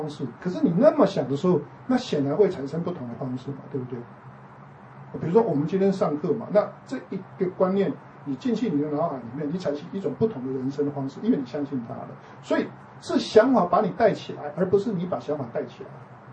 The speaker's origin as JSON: {"language": "Chinese", "country": "Taiwan", "said": "我们台湾人不是有一首民谣叫思想起吗？"}